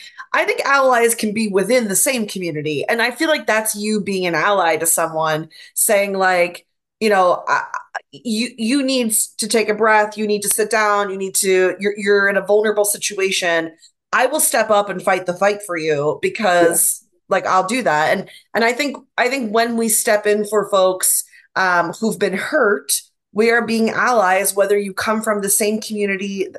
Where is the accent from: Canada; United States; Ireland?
Ireland; I'm also Irish, so come on.